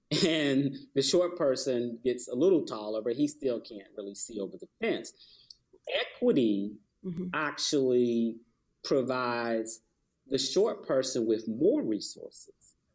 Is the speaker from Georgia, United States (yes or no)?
yes; Atlanta, Georgia, United States; You know, being born and raised in Atlanta and looking at how, you know, our civil rights movement translated to an economic rights movement